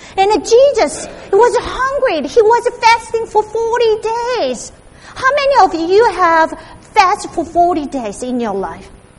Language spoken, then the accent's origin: English; California, United States; And in my home state, California, too.